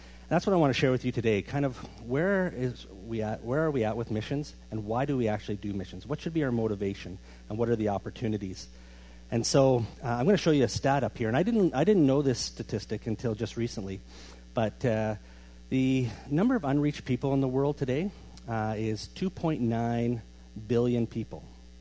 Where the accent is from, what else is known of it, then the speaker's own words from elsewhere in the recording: Ontario, Canada; I grew up here in Ontario.